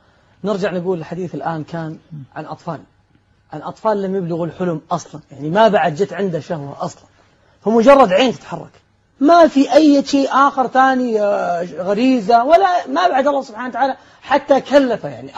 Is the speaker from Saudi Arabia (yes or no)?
yes; Saudi Arabia; إن عندنا في السعودية يقول نفصل عاري، لابسة عاري